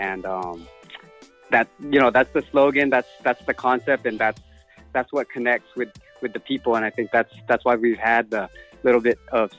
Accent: San Diego, California, United States; I was born in, I grew up in San Diego, and then I trained a little bit in San Diego before I moved to Hawaii in 2003

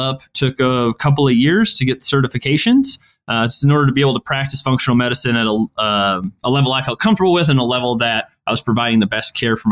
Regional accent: Saginaw, Michigan, United States; a CrossFit gym that I belonged to here in my hometown, Saginaw, Michigan.

